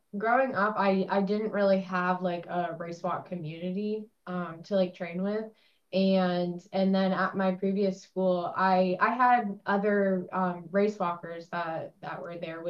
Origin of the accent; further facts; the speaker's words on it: Maine, United States; Like, I'm from Maine, and my mom kind of, she heard of it briefly